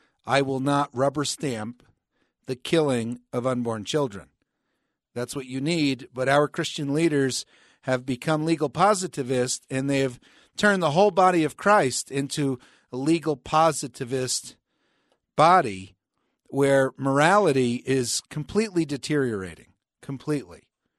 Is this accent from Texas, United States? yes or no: no; New Jersey, United States; now in Colorado, United States; I'm from New Jersey, was born and raised there